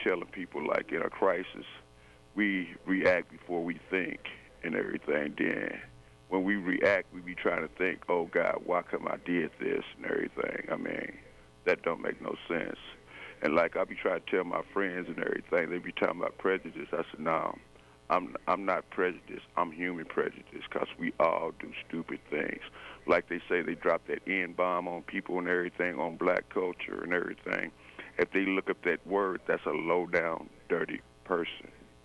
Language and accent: English; Mississippi, United States; Right. I'm from there. I love my hometown, but I never will visit it because there's still stupidity in the South.